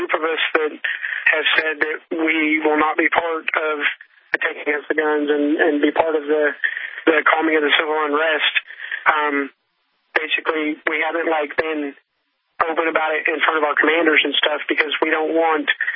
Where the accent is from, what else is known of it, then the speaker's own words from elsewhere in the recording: Texas, United States; Well, I grew up in Texas and all that good stuff, and I grew up with guns